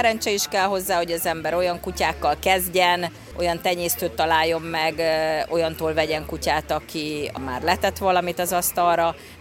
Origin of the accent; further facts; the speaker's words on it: Heves, Hungary; Magyarországról jöttünk, Eger mellől